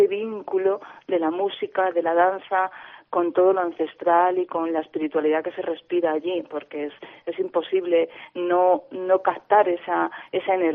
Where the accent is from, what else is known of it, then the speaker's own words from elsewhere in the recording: Cabezas del Villar, Castile and León, Spain; Por ejemplo, en mi pueblo, Cabezas del Villar, incluso existe un topónimo que se llama Berroco de las Cruces